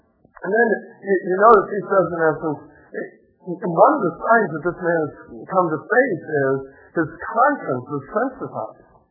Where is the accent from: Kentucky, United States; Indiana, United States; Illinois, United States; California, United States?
Indiana, United States; you all know I grew up in Indiana, and if I need to swim in clean water, I don't go to Spring Creek. I go and swim in Lake Michigan.